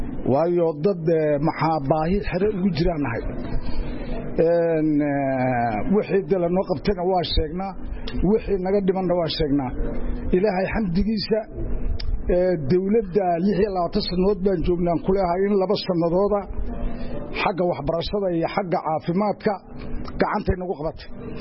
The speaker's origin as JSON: {"language": "Somali", "town": "Lughaya", "region": "Awdal", "country": "Somalia", "moved": "yes", "lives_now": "Djibouti", "said": "Gaar ahaanna Lughayan ka yimid."}